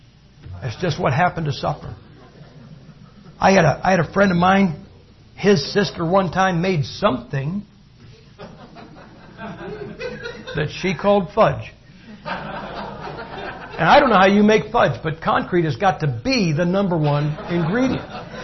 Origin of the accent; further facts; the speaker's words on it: Massillon, Ohio, United States; She sold that recipe to a concrete plant in Massillon, Ohio. If you go to my hometown, you'll see sidewalks that they're brown, they're shiny, they don't chip, fade, or peel in the sun.